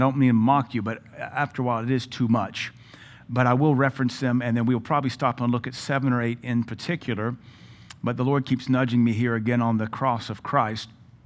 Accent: the South, United States; This is a necessary doctrine, especially as a Southerner. I was raised in denominational churches, a little bit of Methodism, a whole lot of Southern Baptistism

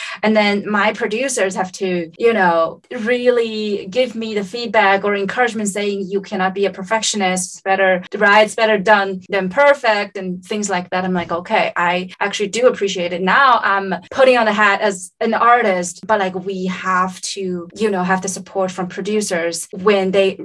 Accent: China; I was born and raised in China.

